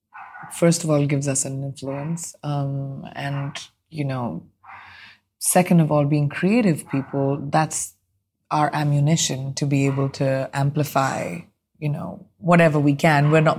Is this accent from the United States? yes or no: no; India; because as an Indian, I know the reality.